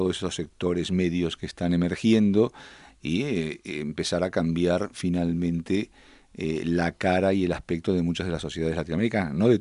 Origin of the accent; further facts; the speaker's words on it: Buenos Aires, Argentina; moved away as an adult; now in Spain; Yo hace 35 años que vivo en España. Nací en Buenos Aires, viví la primera parte de mi vida en Buenos Aires, el resto aquí en España.